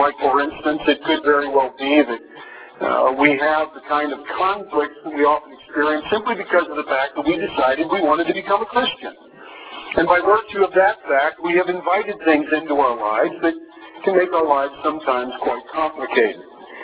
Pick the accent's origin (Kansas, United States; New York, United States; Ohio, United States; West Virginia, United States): Ohio, United States; moved away as an adult; I was born and raised in Ohio, left there when I was 18 years old, and I think I've been back to the state twice in the years that I have been around.